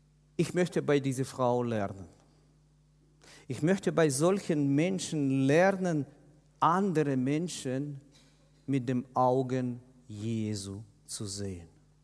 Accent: Kyiv, Kyiv City, Ukraine; Hauptprojekt ist die Stadt Kiew in der Ukraine. Als ich Ukraine hörte, dann wurde ich aufmerksam, das ist meine Heimatstadt.

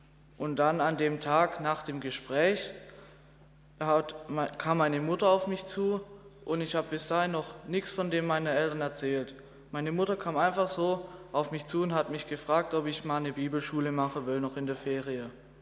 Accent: Hornberg, Baden-Württemberg, Germany; Ich bin 17 Jahre alt und ich komme aus Hornberg.

